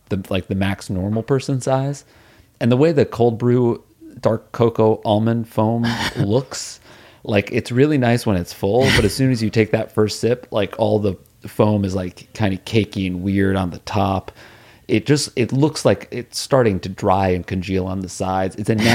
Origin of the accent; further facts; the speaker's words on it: New Haven, Connecticut, United States; And it is kind of a Connecticut thing, but like where we grew up in New Haven, you're a little bit, I felt more aligned with New York City than Boston